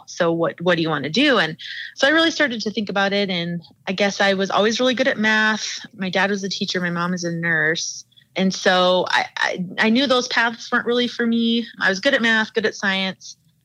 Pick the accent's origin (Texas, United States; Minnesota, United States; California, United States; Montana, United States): Montana, United States; Billings; also born or lived in Sidney; I've lived in Billings pretty much my whole life. I was born in Sydney, Montana, but raised in Billings.